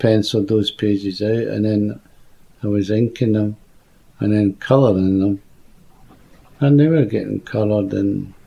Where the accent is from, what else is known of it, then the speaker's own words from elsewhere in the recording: Scotland, United Kingdom; I was working with a Scottish writer. I'm Scottish, and it was printed in Scotland.